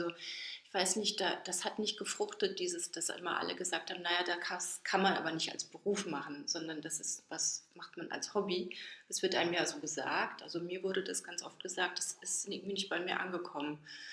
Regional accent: Enzweiler, Rhineland-Palatinate, Germany; Ja, also Idar-Oberstein ist tiefste Provinz und ich komme auch nicht mal aus der Stadt Oberstein, sondern aus einem Dorf in der Nähe, aus Enzweiler. Und das war wirklich super ländlich.

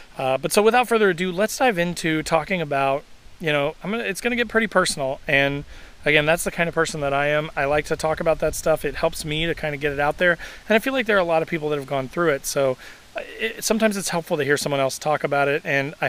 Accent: Indiana, United States; from growing up in Southern Indiana, from spending, you know, weekend after weekend after weekend with my friends in the woods, going camping, exploring, finding quarries

